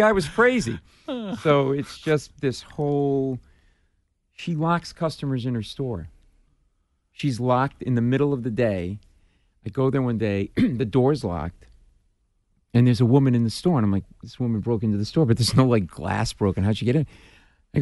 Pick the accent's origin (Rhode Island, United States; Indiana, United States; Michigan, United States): Rhode Island, United States; Providence; I went to Providence College. I grew up in Providence. Went to Georgetown Law School. And I ended up in New York doing corporate merger and acquisition deals.